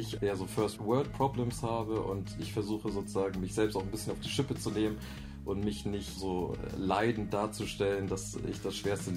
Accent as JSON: {"language": "German", "country": "Germany", "said": "Also ich komme nicht direkt aus Bremen, sondern wirklich so vom Dorf, 4000 Einwohner oder 6000 vielleicht mittlerweile."}